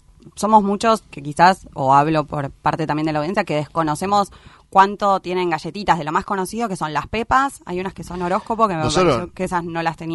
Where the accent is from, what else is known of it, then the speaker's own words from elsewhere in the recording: Bariloche, Río Negro, Argentina; No, soy de Bariloche.